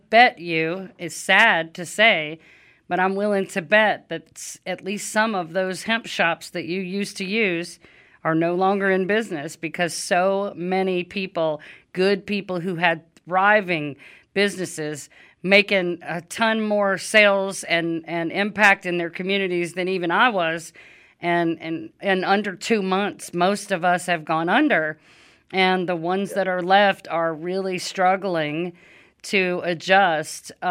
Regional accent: Louisiana, United States; moved away as an adult; now in Alabama, United States; And I'm not even from Alabama. I've lived here most of my adult life, but I'm from Louisiana.

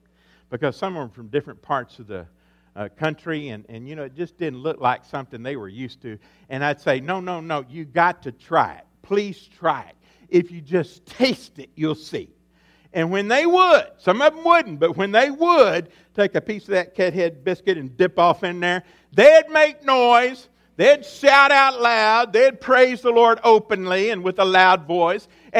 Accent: Texas, United States; Now, back where I was raised in Deep East Texas, behind the green curtain, in Deep East Texas

